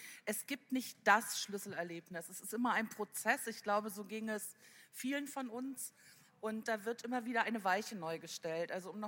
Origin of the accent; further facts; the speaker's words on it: Mecklenburg-Vorpommern, Germany; born there; Ich bin, wie schon gesagt wurde, die SED-Opferbeauftragte des Deutschen Bundestages. Ich bin 1962 auf der Insel Rügen geboren.